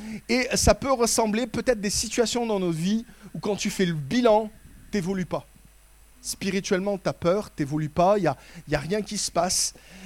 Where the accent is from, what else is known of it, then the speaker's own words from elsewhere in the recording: France; en tant que Français, on a une capacité hallucinante et remarquable de dire tout ce qui ne va pas chez les autres